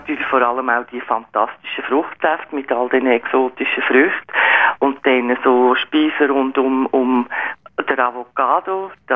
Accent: Switzerland; now in Colombia

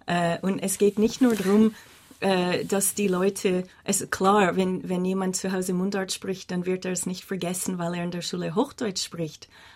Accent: Montreal, Quebec, Canada; first language English; German is a second language; Ich bin in Montreal aufgewachsen, in der englischsprachigen Minderheit in einer französischsprachigen Provinz, Quebec.

